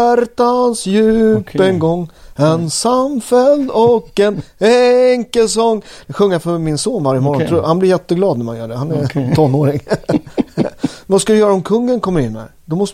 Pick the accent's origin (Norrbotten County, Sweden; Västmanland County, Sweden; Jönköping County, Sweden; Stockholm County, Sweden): Stockholm County, Sweden; Upplands Väsby; Jag är från Väsby i lilla Finland. Ja, exakt. Från Marabo.